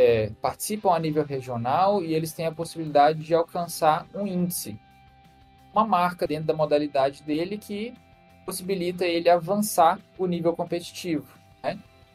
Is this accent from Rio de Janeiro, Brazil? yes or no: no; Minas Gerais, Brazil; eu sou de Minas Gerais, né? Eu estou hoje em Belo Horizonte.